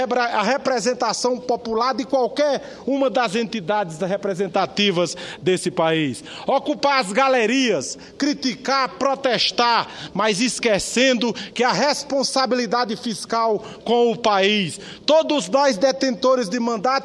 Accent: Paraíba, Brazil; Eu que até posso até registrar um dos exemplos ainda como estudante lá no meu estado, a Paraíba.

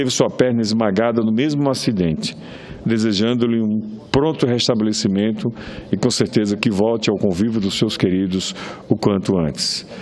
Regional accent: Brazil

